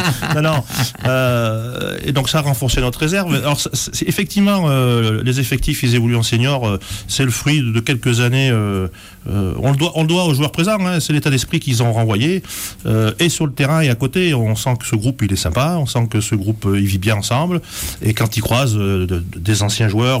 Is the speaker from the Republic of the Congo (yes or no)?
no; Aurillac, Auvergne-Rhône-Alpes, France; moi je suis né à Aurillac et ma famille est issue du côté de... en allant chez Massiac là-bas.